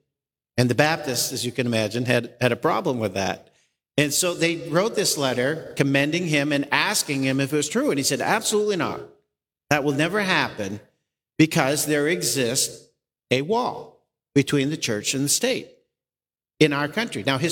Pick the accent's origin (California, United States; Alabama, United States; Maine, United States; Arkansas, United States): Maine, United States; I grew up in Maine, and I look at the number of people here. When I moved back to Maine in 1992. Having been away for since 1977